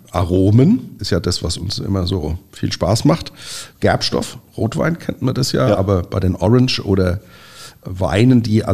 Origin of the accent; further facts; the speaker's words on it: Nierstein, Rhineland-Palatinate, Germany; wir kommen ja aus Nierstein